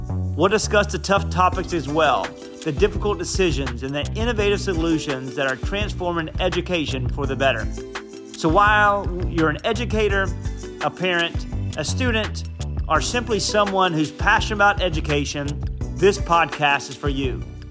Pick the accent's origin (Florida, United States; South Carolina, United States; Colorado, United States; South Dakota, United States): Florida, United States; You know what? We're from Florida.